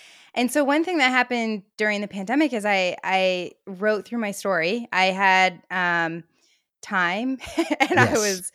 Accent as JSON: {"language": "English", "region": "Midwest", "country": "United States", "tie": "born or raised there", "said": "I grew up in the Midwest. We were very close, proximity-wise, to Willow."}